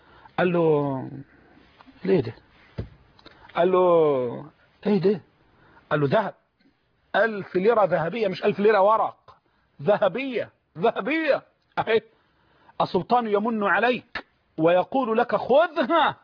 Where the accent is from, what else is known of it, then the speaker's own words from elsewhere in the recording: Egypt; يعني اصلا انا العرف العام جاري عندنا في مصر